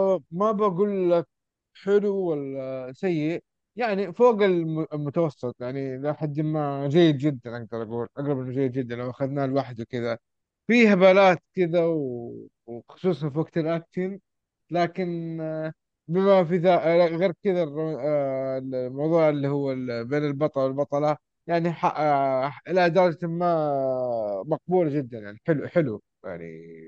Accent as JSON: {"language": "Arabic", "country": "Saudi Arabia", "said": "أكيد متأكدين كسعوديين أو كجانر سعودية أو في السوق السعودي"}